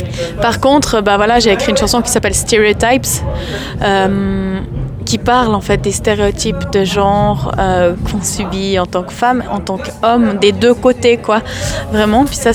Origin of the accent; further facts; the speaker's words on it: Yverdon, Vaud, Switzerland; en fait, on est tous d'Yverdon, donc... Dans la musique, le monde est assez petit, puis encore plus à Yverdon.